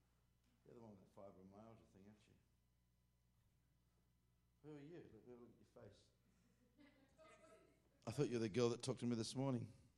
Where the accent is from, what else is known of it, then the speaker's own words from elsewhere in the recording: Australia; That's what I think a fever is to me as an Australian.